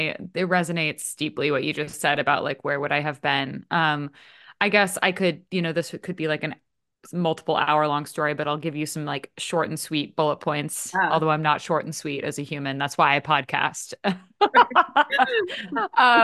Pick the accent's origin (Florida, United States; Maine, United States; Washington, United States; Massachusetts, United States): Maine, United States; now in California, United States; You being in the East Coast, I'm in California now. I grew up in Maine though.